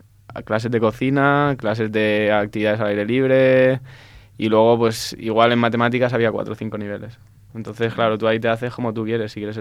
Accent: Alicante, Valencian Community, Spain; Y yo, pues, soy español, soy más tradicional y me gusta.

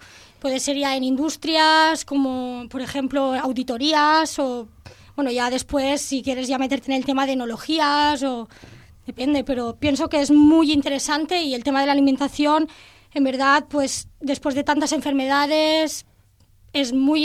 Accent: Albaida, Valencian Community, Spain; Es un producto también muy típico de mi pueblo, Albaida.

